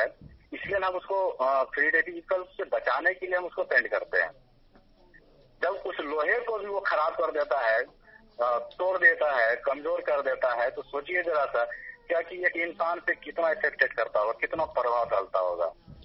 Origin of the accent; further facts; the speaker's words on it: Munger, Bihar, India; और मैं मुंगेर से बिलोंग करता हूँ।